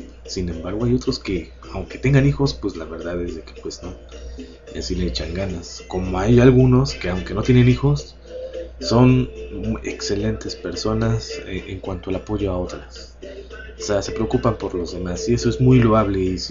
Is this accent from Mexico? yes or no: yes; Puebla, Mexico; algunos de ustedes saben que soy de Puebla